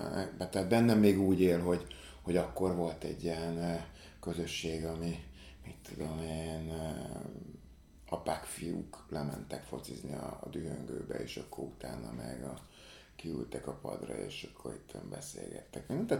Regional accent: Budapest, Hungary; Azt gondolom, hogy elég jó környéken nőttem föl, Újlipótváros

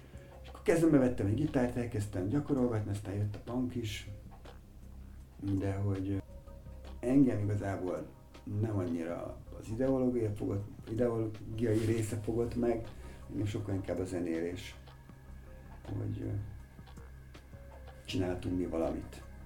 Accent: Budapest, Hungary; Pesten születtem, 8 éves korom még egy úri gyerek környezetben nőttem föl. Mondhatnánk azt, mert hogy a fő utcában laktunk a várban, vár alatt, szüleimmel

